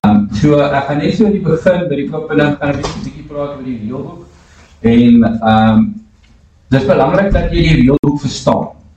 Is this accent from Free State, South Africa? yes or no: yes; Free State, South Africa; Ek kom daar die Vrystaat uit, daar kom van die Free State.